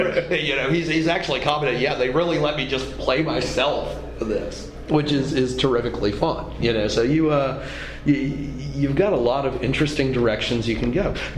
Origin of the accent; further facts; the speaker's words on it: New Orleans, Louisiana, United States; You know, but then again, I'm from New Orleans.